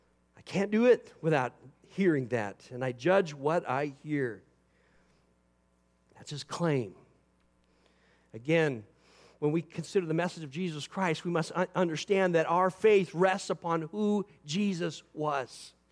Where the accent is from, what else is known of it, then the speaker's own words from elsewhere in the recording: Eatonville, Washington, United States; the chief investigator is from my hometown. That's my great, you know, claim to fame about Eatonville, Washington.